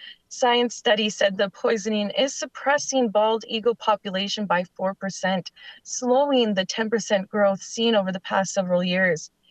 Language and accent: English; North Dakota, United States; I am Black Bear Clan, and I am Anishinaabe from the Turtle Mountain Band of Chippewa.